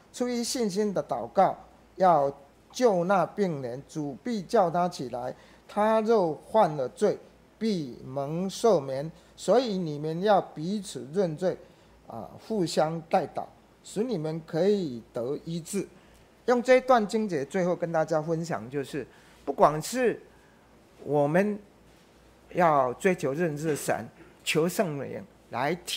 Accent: Minxiong, Chiayi County, Taiwan; also born or lived in South Korea; now in Taipei, Taiwan; 在台湾小时候在民雄，神看顾我；我到韩国，神仍然看顾我；我 在台北，我在牧照

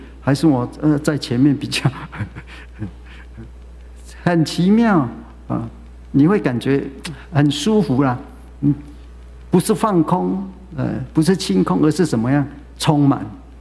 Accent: China; 我们中国人一看到宰就是一年嘛

